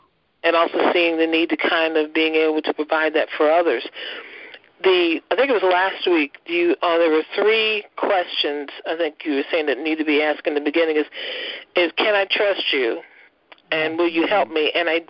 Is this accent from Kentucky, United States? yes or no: yes; Kentucky, United States; also born or lived in New Jersey; I'm just transitioned from New Jersey back to Kentucky, back home, and coming back into the home church